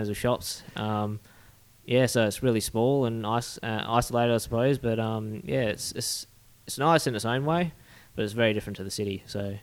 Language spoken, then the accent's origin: English; Rockingham, Western Australia, Australia; now in Exmouth, Australia; I grew up in Rockingham, south of Perth, and joined the AFP. In late 2011, and after graduating the college, went to Canberra for a year. I was stationed at Defence Russell